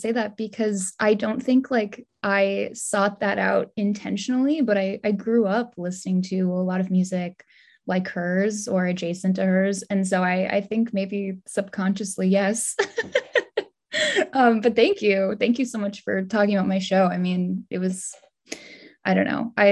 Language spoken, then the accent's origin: English; Texas, United States; also born or lived in Phoenix, United States; now in Brooklyn, United States; I did. I grew up in Texas from when I was about 5 to my adulthood, but I lived in Phoenix for from age like a little before I was 1 until I was 5.